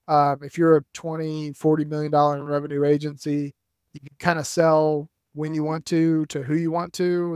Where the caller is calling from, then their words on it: Tallahassee, Florida, United States; Yeah, I'm down in Tallahassee, Florida, which is my home for the next 3 months.